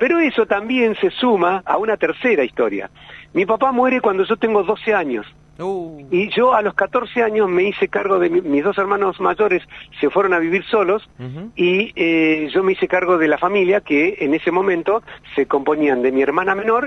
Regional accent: Bahía Blanca, Buenos Aires Province, Argentina; porque yo soy de Bahía Blanca y me iba a escalar Sierra de la Ventana.

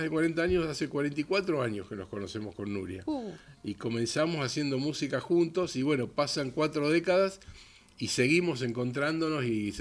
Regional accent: Buenos Aires, Argentina; born there; desde donde yo nací, que esta ciudad que amo, la ciudad de Buenos Aires, no la cambiaría por nada para vivir.

